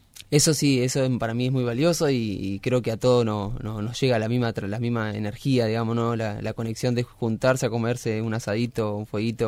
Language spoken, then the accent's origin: Spanish; Argentina; nos compete como argentino poder hacer un buen asado.